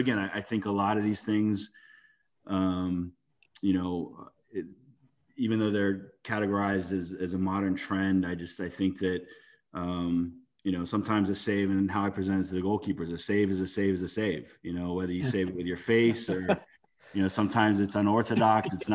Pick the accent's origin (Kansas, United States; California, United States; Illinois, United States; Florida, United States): Florida, United States; Fort Lauderdale; growing up in Fort Lauderdale, watching the Strikers as a kid